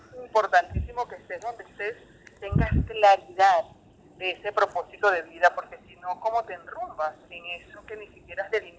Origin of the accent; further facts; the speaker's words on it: Venezuela; Ante un país como el nuestro, donde conoces parte de lo que es nuestro gentilicio, que somos quizás muchos venezolanos altamente trabajadores